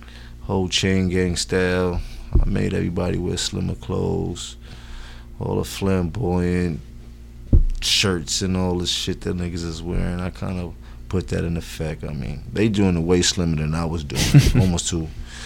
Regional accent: Harlem, New York, United States; I'm from Harlem. You get dressing lessons when you come outside every day.

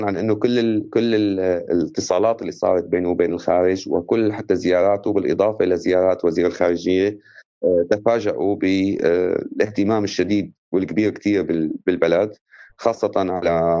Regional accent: Syria; عندنا في سوريا لا يوجد أقليات

